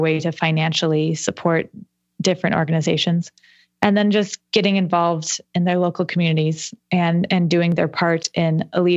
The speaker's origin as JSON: {"language": "English", "region": "Minnesota", "country": "United States", "said": "Yes, but I feel as a Minnesotan, I feel extremely uncomfortable asking for it."}